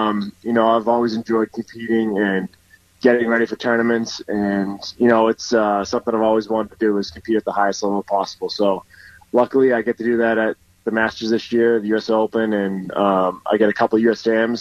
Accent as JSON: {"language": "English", "region": "New England", "country": "United States", "said": "I'm from New England, so we have some courses with hills."}